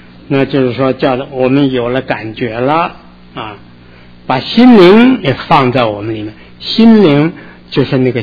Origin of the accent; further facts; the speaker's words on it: Henan, China; 我在河南长大的，我从小学三年级一直到初中三年级都在那个地方